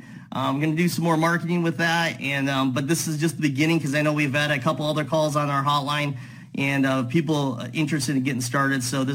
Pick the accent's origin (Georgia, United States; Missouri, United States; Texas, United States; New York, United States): Missouri, United States; Kansas City; I'm from Kansas City, Missouri.